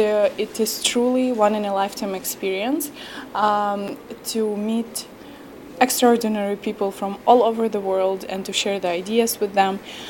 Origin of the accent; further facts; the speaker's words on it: Ukraine; I'm from Ukraine.